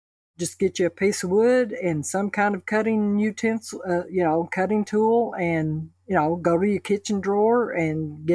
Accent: Sunbright, Tennessee, United States; from Sunbright, Tennessee, and I make wooden spoons.

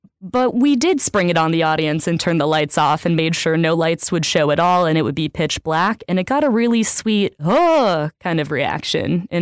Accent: Denver, Colorado, United States; No, I'm from Denver.

